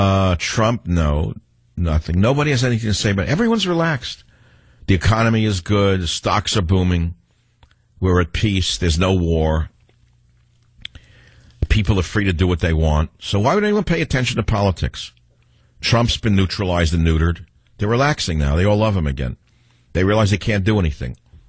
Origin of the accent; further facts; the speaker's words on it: New York, United States; I said, I'm from New York. We eat before the dinner.